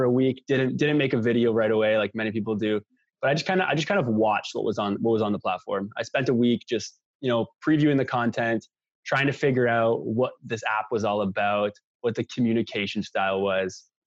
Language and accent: English; Ontario, Canada; I'm from Ontario, Canada